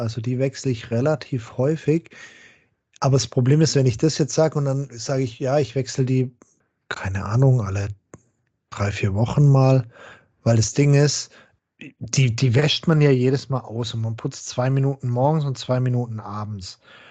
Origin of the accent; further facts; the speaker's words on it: Baden-Württemberg, Germany; dann tendiere ich als Schwabe dazu, nicht so viel zu nehmen